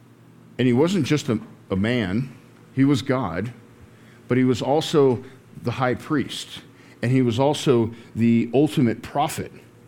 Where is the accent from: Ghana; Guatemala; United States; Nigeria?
United States; Boulder, Colorado; You guys know I was raised in Boulder public schools, right?